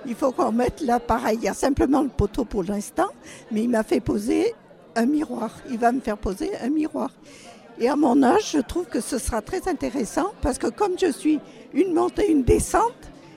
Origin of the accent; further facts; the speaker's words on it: Saint-Julien-en-Quint, Auvergne-Rhône-Alpes, France; Je suis née à Saint-Julien-en-Quin.